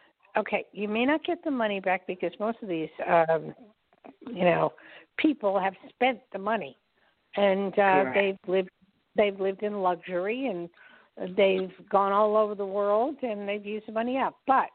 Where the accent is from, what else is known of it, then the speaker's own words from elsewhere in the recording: New Jersey, United States; Well, I track New Yorkers because I'm from New Jersey. So I get into New Jersey, New York, and I hung out in New York most of my life.